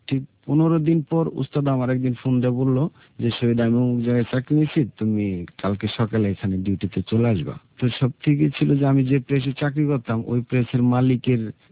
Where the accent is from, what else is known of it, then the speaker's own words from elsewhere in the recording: Tangail, Dhaka Division, Bangladesh; District Tangail, আমার বাসাল থানা, গ্রাম হলো নাইকানি বাড়ি।